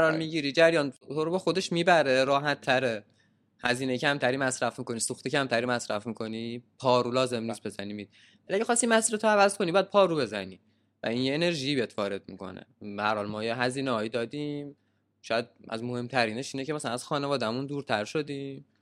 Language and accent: Persian; Isfahan, Iran; now in Tehran, Iran; من یادم نمیره وقتی که از اصفهان اومدم تهران، از سرعت پایین راه رفتن آدم تو خیابونه اصفهان عصبانی میشدم